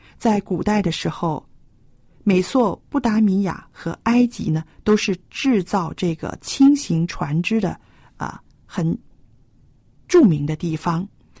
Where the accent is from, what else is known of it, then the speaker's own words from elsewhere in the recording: China; 那这就是我们中国人说的缘分。